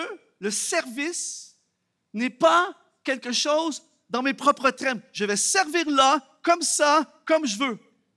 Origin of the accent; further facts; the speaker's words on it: Canada; Mon accent aujourd'hui est connecté au fait que j'ai grandi toute ma vie ici.